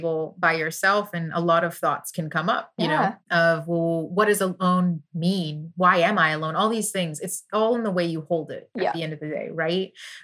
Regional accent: Texas, United States; You know, as a Texan, so many people just assume like if you're liberal and under in a certain age range, like you definitely want to be in Austin.

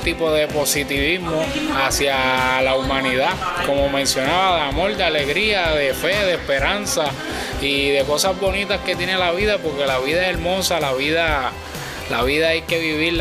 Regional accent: Villalba, Puerto Rico; Llegué a mi pueblo Villalba con el proyecto y con las ansias de poder terminarlo

